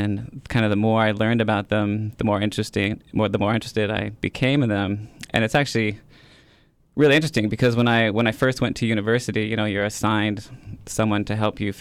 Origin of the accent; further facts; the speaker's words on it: Colorado, United States; I'm actually from Colorado, and so a very landlocked place.